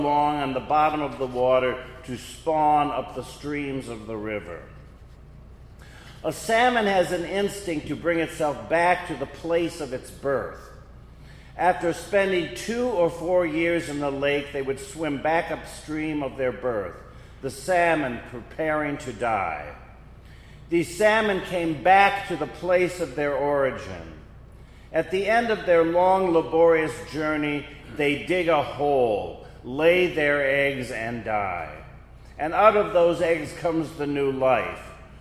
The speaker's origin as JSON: {"language": "English", "country": "United States", "tie": "born or raised there", "said": "I was a boy growing up on Lake Michigan"}